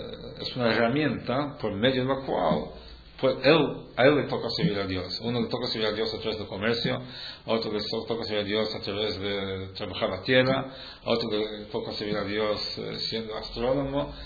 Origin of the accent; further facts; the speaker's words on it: Uruguay; fui criado aquí. Soy un judío con características uruguayas, no soy uruguayo con características judías.